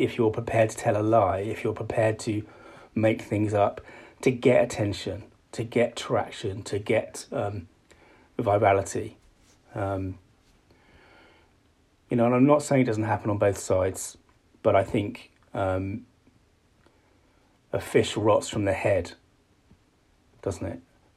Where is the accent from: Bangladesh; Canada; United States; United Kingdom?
United Kingdom; obviously, I'm British. I'm standing here in Blighty.